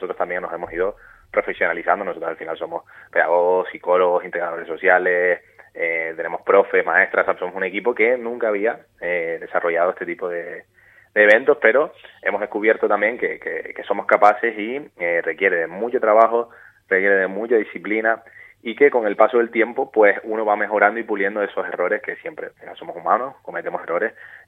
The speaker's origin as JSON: {"language": "Spanish", "region": "Canary Islands", "country": "Spain", "said": "para competir y ganar primero en Fuerteventura, y si tengo la suerte de conseguir ganar dentro de mi propia isla"}